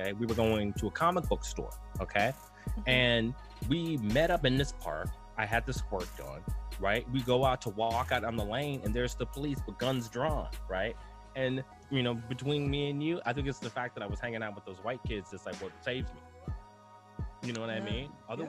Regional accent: Ohio, United States; because like I said, I'm from Ohio. I grew up in Ohio.

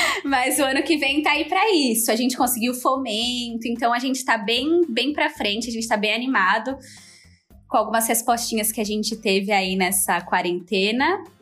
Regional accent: São Paulo, Brazil; Meu, eu sou de São Paulo, sempre estive em São Paulo, nasci em São Paulo.

